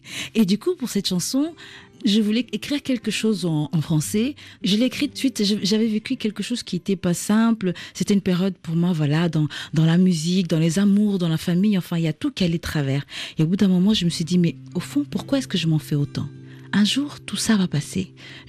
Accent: Portugal; accent: Portuguese; first language Portuguese; French is a second language; now in France; C'est vrai que quand je parle, maintenant, j'ai un accent plus vers le brésilien. Parce que quand je suis venue en France, bien sûr, j'avais le portugais plus du Portugal.

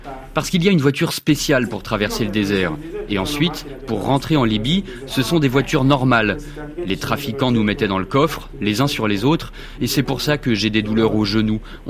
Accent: Abidjan, Côte d’Ivoire; Parce que moi, je viens d'Abidjan, d'un quartier qui s'appelle Abobo.

